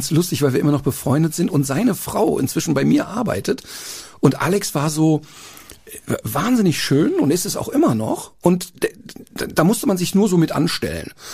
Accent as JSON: {"language": "German", "town": "Duisburg", "region": "North Rhine-Westphalia", "country": "Germany", "tie": "born or raised there", "said": "Ja, da aufgewachsen, ein paar Meter davon entfernt geboren."}